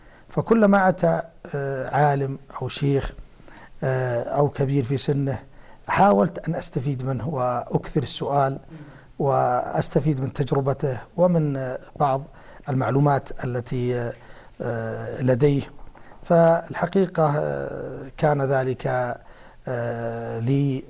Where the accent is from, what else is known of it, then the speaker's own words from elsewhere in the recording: Taif, Makkah Province, Saudi Arabia; فكانت الولادة والمنشأ أو في بداية مرحلة الطفولة وفي أول الشباب كان في الطائف. كانت الطفولة في الطائف كانت رائعة جدا، وكانت الحياة هناك بسيطة